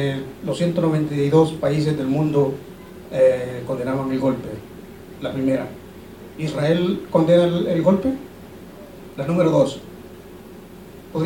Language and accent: Spanish; El Salvador; de la tertulia Momentos de Queens, soy salvadoreño.